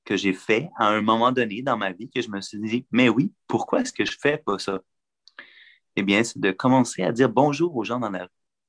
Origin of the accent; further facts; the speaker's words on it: Montreal, Quebec, Canada; je savais, en tant que Montréalais, puis Montréalais d'origine depuis plusieurs générations